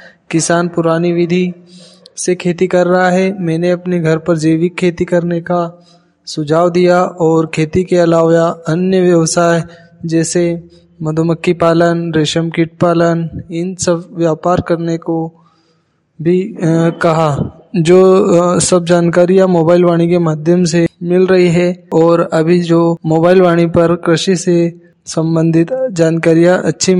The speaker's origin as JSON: {"language": "Hindi", "town": "Chhega Makal", "country": "India", "said": "और मैं ग्राम छेगा माकल से हूँ।"}